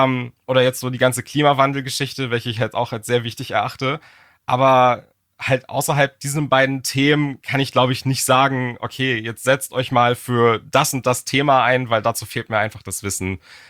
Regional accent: Germany; englischer Content ist cool, aber halt super anstrengend, wenn man als Deutscher die ganze Zeit Englisch redet.

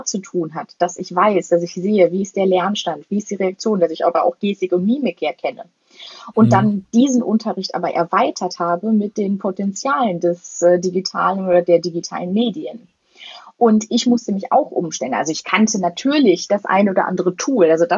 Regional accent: North Rhine-Westphalia, Germany; ich komme ja auch aus dem Ruhrgebiet, da ist man ja kurz und knapp und direkt, ne?

